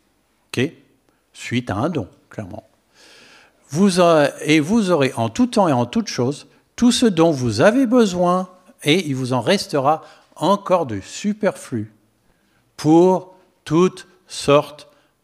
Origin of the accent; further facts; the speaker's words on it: United States; French is a second language; now in France; Comme vous le savez, je suis américain, mais installé en France depuis de longues années.